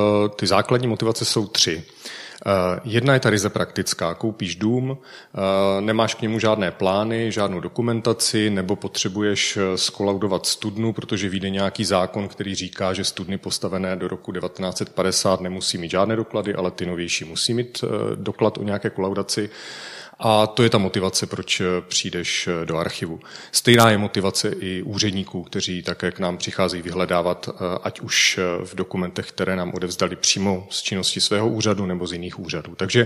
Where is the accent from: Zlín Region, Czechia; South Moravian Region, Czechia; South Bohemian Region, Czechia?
Zlín Region, Czechia; Vsetín; born there; tak jsem zašel do okresního archivu ve Vsetíně, v mém rodišti